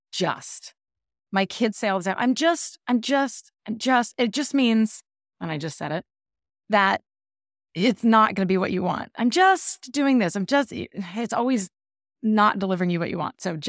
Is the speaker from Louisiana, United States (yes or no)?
no; California, United States; I grew up in Northern California, and my grandmother always had pears, and I cannot get one for the life of me where I live now.